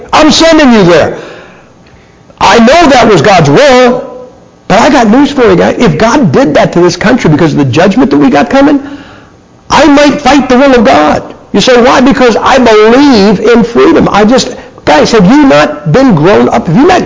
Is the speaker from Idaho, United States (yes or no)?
yes; Idaho, United States; I'm from Idaho, man. You didn't have to have a permit to carry it concealed.